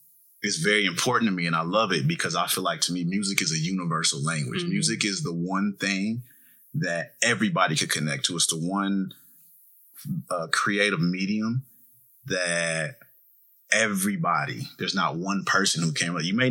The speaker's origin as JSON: {"language": "English", "town": "Detroit", "region": "Michigan", "country": "United States", "said": "Well, I'm from Detroit."}